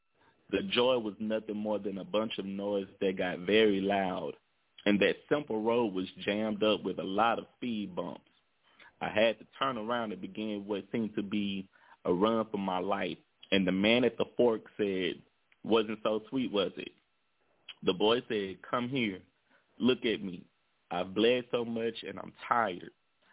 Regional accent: Shreveport, Louisiana, United States; they have a street in my city, in my hometown, Shreveport, named after you.

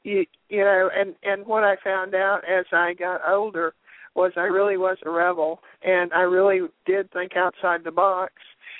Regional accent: the South, United States; It was an interesting life growing up in the South.

